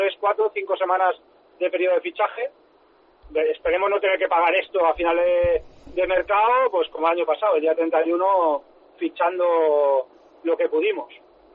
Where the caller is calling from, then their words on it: Pineda de Mar, Catalonia, Spain; de Pineda de Mar.